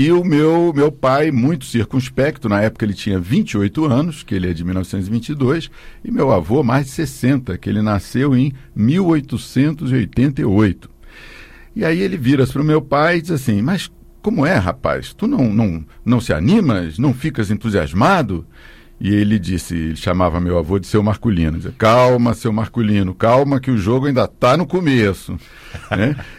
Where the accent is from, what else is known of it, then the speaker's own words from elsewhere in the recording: Rio de Janeiro, Brazil; Eu sou carioca.